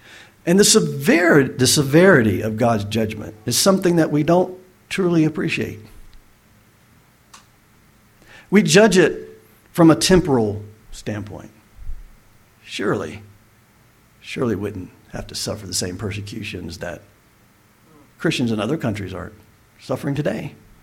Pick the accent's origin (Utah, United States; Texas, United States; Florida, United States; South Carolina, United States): Florida, United States; So I grew up in the Panhandle, Florida, in Saunaville. We moved up here 2010.